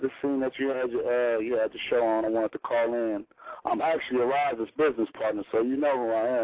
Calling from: Oakland, California, United States; I'm calling from Oakland, California.

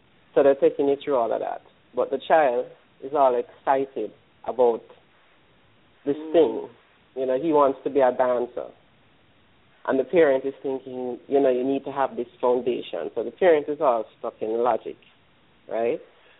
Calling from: Jamaica; I'm calling from Jamaica.

